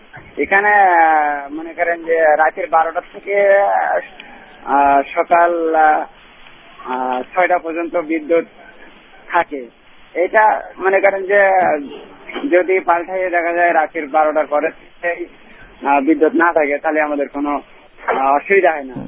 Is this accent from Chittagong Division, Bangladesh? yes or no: no; Kalaroa, Khulna Division, Bangladesh; now in Malaysia; মালয়েশিয়াতে বলছি, আমার দেশের বাড়ি সাতক্ষীরা জেলা কলার ওখানে।